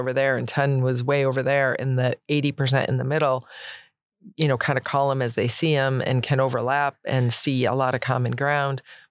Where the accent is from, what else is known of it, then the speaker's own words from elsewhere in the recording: New York, United States; That would be very different than Savannah and I have growing up in Central New York